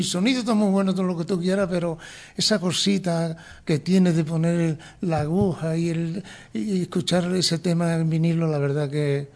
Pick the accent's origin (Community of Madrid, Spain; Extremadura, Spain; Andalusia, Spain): Extremadura, Spain; Jerez de los Caballeros; realidad de mi infancia en Baluengo, Probales, La Bazana, Jerez los Caballeros.